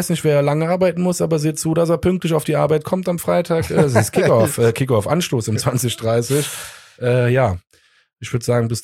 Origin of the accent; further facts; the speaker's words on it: Cologne, North Rhine-Westphalia, Germany; Ich bin Kölner, bei mir kommt immer sowas raus.